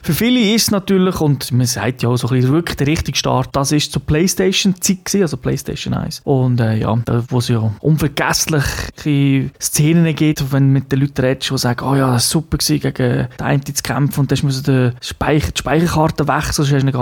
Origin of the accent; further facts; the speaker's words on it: Japan; Ich denke, als Japaner sowieso hat man eine spezielle Beziehung zu Atomwaffen, weil man es halt tragisch erlebt hat, was da alles kann passieren.